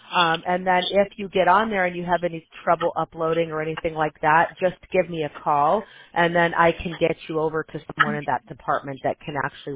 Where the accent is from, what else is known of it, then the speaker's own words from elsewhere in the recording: Chicago, Illinois, United States; now in California, United States; Me growing up in Chicago, I never knew that because, now we're in California, and it's a whole different feel to go in the Pacific Ocean as opposed to Lake Michigan